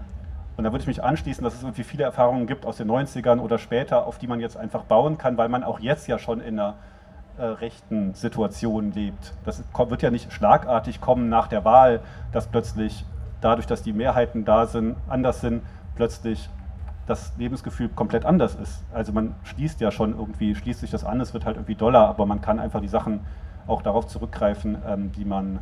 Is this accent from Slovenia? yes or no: no; Berlin, Germany; ob man denn so in der ostdeutschen Provinz willkommen sei als Berliner.